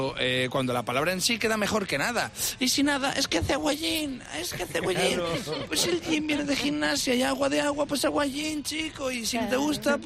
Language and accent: Spanish; Castile, Spain; Ya se lo digo yo, que soy de Castilla.